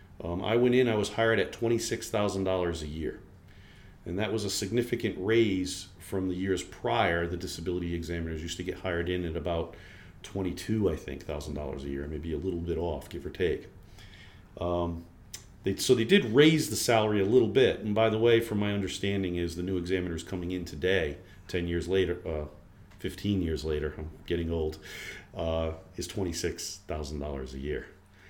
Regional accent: Rhode Island, United States; moved away as an adult; now in Nashville, United States; I'm originally from Rhode Island, New England state.

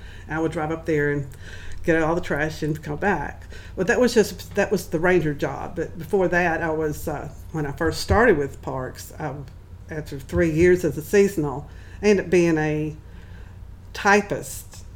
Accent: Athens, Tennessee, United States; And then my father and mother had family in Athens, and we was raised in Athens, Tennessee.

